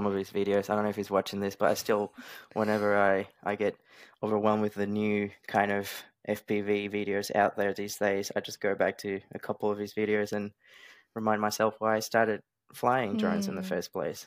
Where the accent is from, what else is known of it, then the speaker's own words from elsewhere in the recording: Australia; now in United States; So I'm from Australia. I'm currently living in the US.